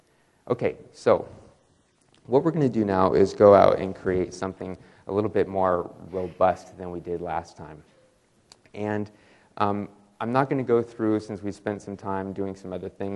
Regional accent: Boise, Idaho, United States; By the way, I'm from Boise

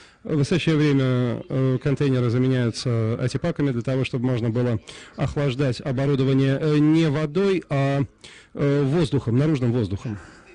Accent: Germany; Я немец, а не голландцы. Но мы все равно любим друг друга.

